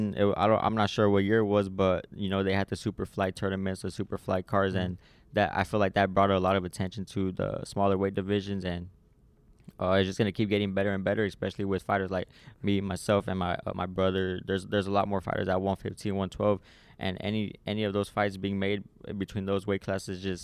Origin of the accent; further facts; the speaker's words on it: San Antonio, Texas, United States; So being a world champion, defending it for the first time here in the city of San Antonio, is just going to feel amazing